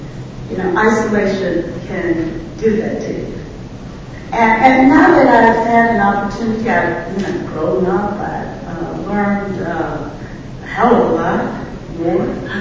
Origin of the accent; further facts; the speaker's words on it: Georgia, United States; As Tim said, I grew up in Georgia during the period of Jim Crow white supremacy segregation in the late 1940s. Throughout the 1950s.